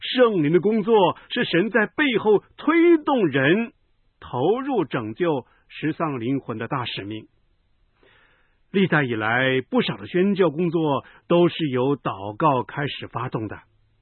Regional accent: China

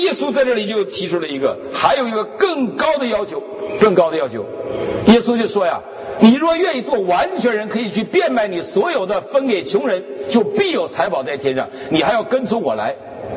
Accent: China; now in United States; 我们中国人会讲这种话。

